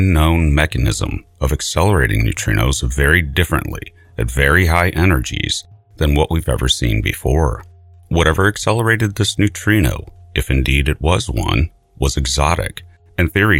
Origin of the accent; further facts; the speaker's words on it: St. Louis, Missouri, United States; Bhupal Dev and colleagues at Washington University in St. Louis, my hometown